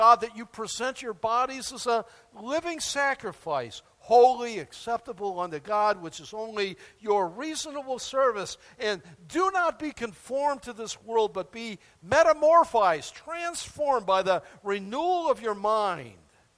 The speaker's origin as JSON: {"language": "English", "region": "New York", "country": "United States", "tie": "born or raised there", "said": "I grew up in Niagara County"}